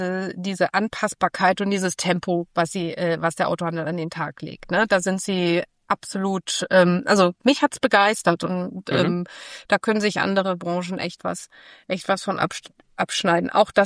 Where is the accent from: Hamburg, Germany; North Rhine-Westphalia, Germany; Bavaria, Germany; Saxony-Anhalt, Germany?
Hamburg, Germany; ich bin ja Hamburgerin